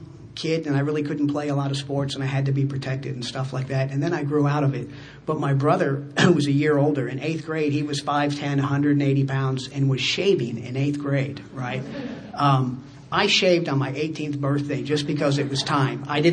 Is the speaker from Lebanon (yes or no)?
no; Japan; also born or lived in Taiwan / Switzerland / Singapore; I grew up in Japan and then Taiwan, then Switzerland. And I went to high school in Singapore